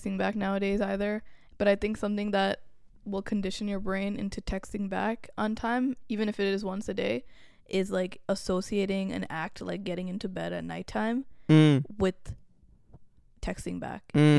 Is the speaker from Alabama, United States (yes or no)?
no; Long Island, New York, United States; So even for me growing up on Long Island, I didn't have many Bangladeshi people around me.